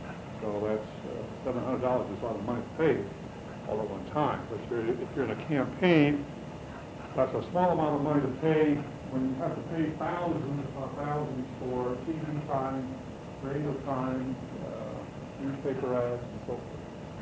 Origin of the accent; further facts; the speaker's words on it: Tucson, Arizona, United States; also born or lived in Michigan / Germany; I was born in Michigan, raised in Tucson, lived in Tucson for about 19 years, went to school there, Tucson High School, and the University of Arizona in Tucson.